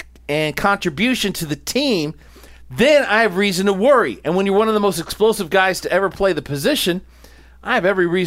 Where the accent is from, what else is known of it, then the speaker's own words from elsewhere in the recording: United States; I'm an American. I have freedom of speech.